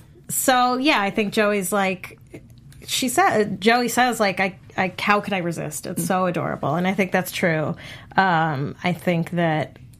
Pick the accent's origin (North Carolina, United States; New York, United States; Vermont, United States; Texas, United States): New York, United States; Brooklyn; because I'm from Brooklyn and I grew up, like, in musical theater